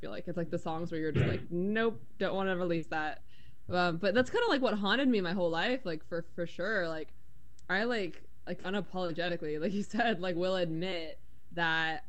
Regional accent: New York City, New York, United States; I grew up in New York City. You know, on my dad's side, I'm of Mexican and Akhenaten descent, and then on my mom's side, I'm Japanese and Taiwanese. And then I grew up in a big city

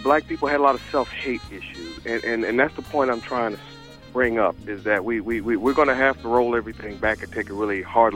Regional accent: East Coast, United States; now in Portland, United States; am originally from the East Coast, and they had gentrification on the East Coast, but I never thought it'd come out this far.

